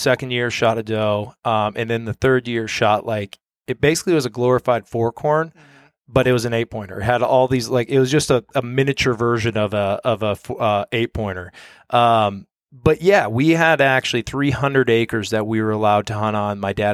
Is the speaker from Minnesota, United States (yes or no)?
yes; Minnesota, United States; So I was born and raised in Minnesota, central Minnesota.